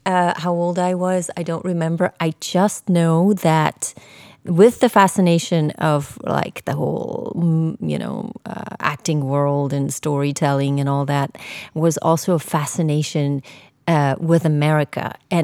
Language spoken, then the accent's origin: English; Switzerland; Like you said before, I grew up in Switzerland and I was an only child.